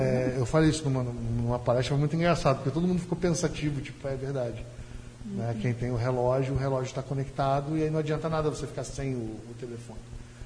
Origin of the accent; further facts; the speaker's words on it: Rio de Janeiro, Brazil; now in Paraná, Brazil; eu sou carioca, né? Meu sotaque não renega a raça, mas eu sou um bom paranaense adotado e amo o nosso Paraná.